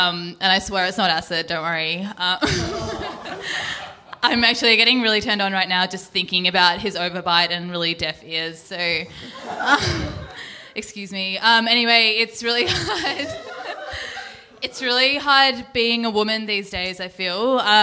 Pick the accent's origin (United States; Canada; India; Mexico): India; Hi, I'm Indian, and I'm also a woman, so that gives me as many minority points as a straight white male in a wheelchair.